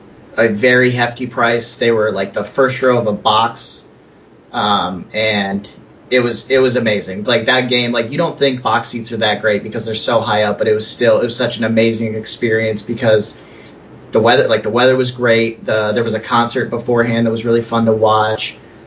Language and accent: English; Indiana, United States; And for those that don't know, I'm from Indiana, so it's like a 8-hour drive